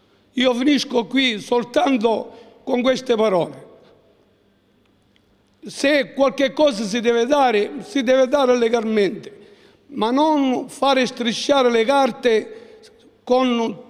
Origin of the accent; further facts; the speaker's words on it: Rosolini, Sicily, Italy; sono di Rosolini.